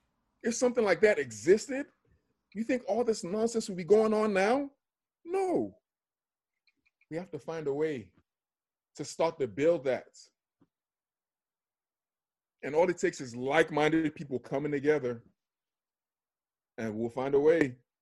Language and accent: English; Nigeria; also born or lived in London, United Kingdom; now in United States; The same reason why I was born in London, you understand? The same reason why I lived most of my life in America. But if you ask me where I'm from, I tell you I'm Nigerian.